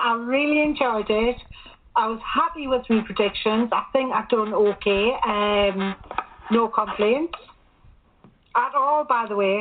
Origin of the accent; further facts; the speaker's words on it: England, United Kingdom; because I'm a northerner and I don't like the heat at all, and I won't even go abroad.